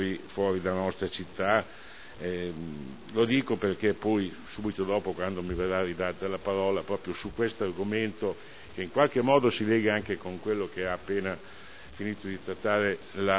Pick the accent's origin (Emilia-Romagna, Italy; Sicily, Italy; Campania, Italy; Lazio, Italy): Emilia-Romagna, Italy; Modena; veramente una cosa che da modenese mi lascia interdetto